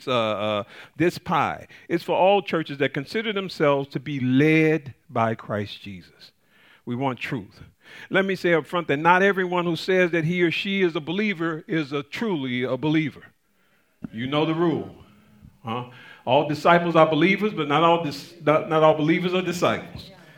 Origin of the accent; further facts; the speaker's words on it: Chicago, Illinois, United States; I was raised up in the Nation of Islam in Chicago, Illinois, on the South Side.